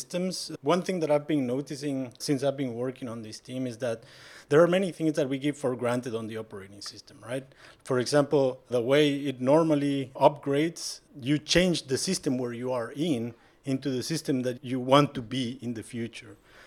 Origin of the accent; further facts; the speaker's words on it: Guatemala; now in Belgium; I am originally from Guatemala, but I'm living in Belgium